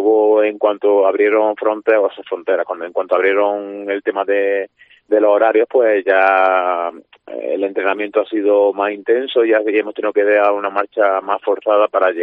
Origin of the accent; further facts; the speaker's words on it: Spain; moved away as an adult; now in Prague, Czech Republic; En el equipo solo estamos tres extranjeros, somos tres españoles.